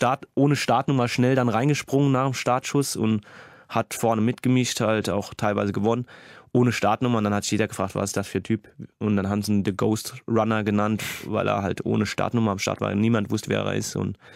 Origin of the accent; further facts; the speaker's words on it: Saarland, Germany; moved away; also born or lived in Munich / London; Ja, ich habe auch ein Jahr in London gewohnt. Also ich war ich komme ja aus dem Saarland und von Saarland bin ich nach München gezogen, von München nach London.